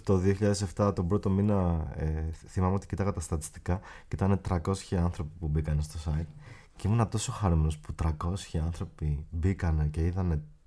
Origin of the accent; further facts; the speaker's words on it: Athens, Attica, Greece; γιατί είμαι Αθηναίος, μένω στην Αθήνα, μένω στο κέντρο